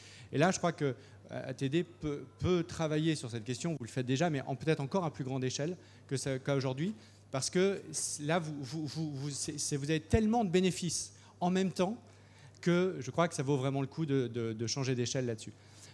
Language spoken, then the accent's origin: French; Arras, Hauts-de-France, France; Moi, je suis d'Arras.